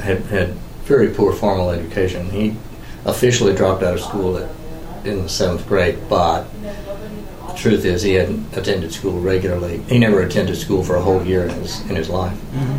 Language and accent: English; Stamford, Texas, United States; born there; I was born in Stamford, Texas in 1945. Stamford was then at the height, I think, of its prosperity. It claimed to have 5,000 people.